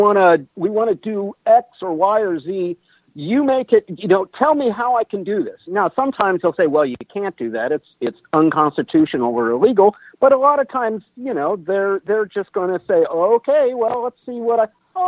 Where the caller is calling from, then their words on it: Ohio, United States; calling from Ohio.